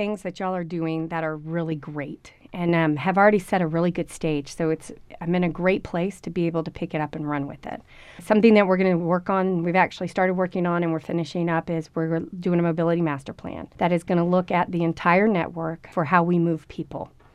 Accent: Florida, United States; moved away as an adult; now in Tucson, United States; I am actually 3 months into Tucson. I'm very excited to be here. I come from Florida, so I'm adjusting to the weather.

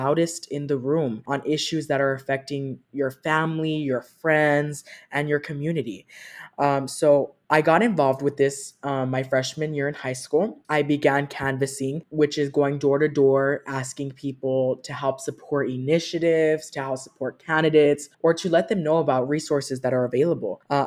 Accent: Tucson, Arizona, United States; So I'm from Tucson, Arizona, born and raised. All my family was born and raised here, so it has been awesome to see my roots here.

